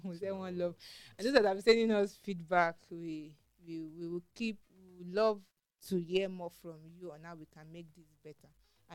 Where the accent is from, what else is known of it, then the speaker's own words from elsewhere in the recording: Nigeria; I mean, as a Nigerian, as a local, right?